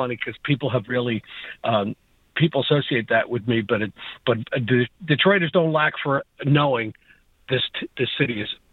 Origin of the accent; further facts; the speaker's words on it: Philadelphia, Pennsylvania, United States; So I grew up outside of Philly.